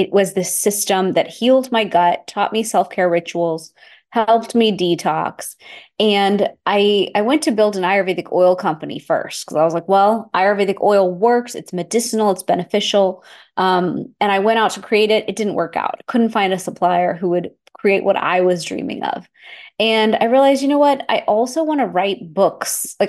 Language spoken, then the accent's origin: English; Houston, Texas, United States; I'm from Houston, Texas, and I grew up going to India every year of my life with my parents.